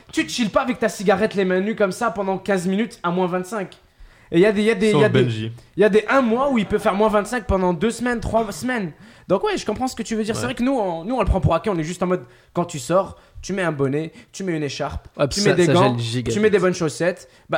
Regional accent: Ouargla, Ouargla Province, Algeria; là d'où je viens, c'était Ouargla, c'était dans le sud de l'Algérie. J'ai passé toute ma vie là-bas. Comme tu as dit, il faisait 40, 45 degrés l'été.

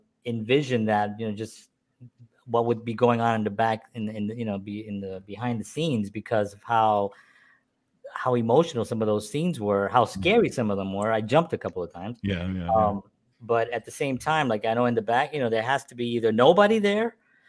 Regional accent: New York City, New York, United States; because we're from the South Bronx. We grew up with like nothing, you know, we had to fight our way out.

